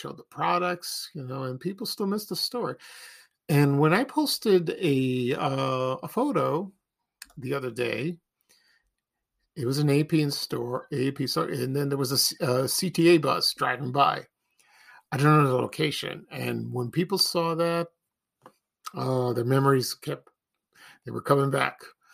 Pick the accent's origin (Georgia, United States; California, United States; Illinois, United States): Illinois, United States; Chicago; One day I just walked in to an A&P store to see if it reminded me of the ones when I was growing up in Chicago.